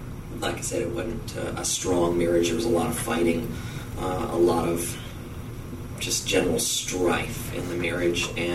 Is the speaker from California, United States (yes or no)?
no; Hamilton, Ohio, United States; I grew up in Hamilton, Ohio, and that's kind of near the Cincinnati area.